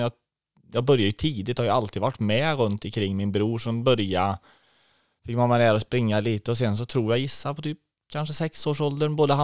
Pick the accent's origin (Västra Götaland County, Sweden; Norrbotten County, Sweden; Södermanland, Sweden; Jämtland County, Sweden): Västra Götaland County, Sweden; Tidaholm; Jag är född här i Tidaholm och sen bott här hela tiden.